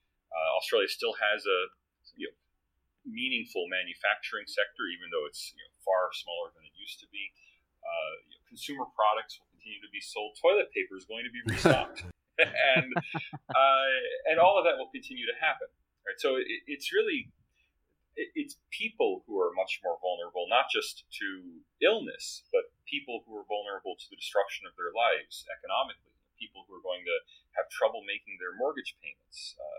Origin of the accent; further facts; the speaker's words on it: United States; I'm American, as you can probably hear